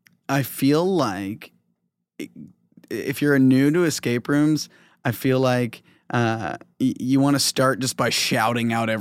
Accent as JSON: {"language": "English", "region": "Midwest", "country": "United States", "tie": "born or raised there", "said": "I feel like growing up in the Midwest, it, like, that was in the faucet, like sink, it was Sprite."}